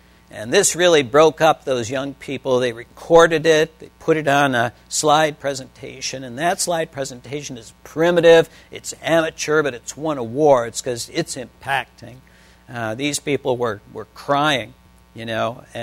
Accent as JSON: {"language": "English", "town": "Detroit", "region": "Michigan", "country": "United States", "said": "We're both from Detroit."}